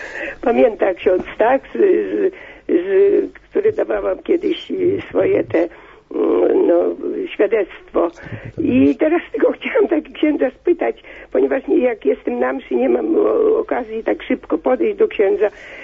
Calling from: Sopot, Pomeranian Voivodeship, Poland; Jestem z Sopotu.

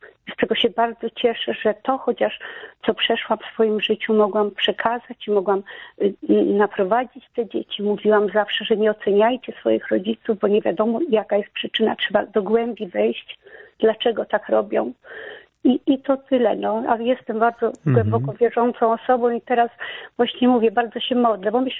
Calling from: Warsaw, Masovian Voivodeship, Poland; z Warszawy.

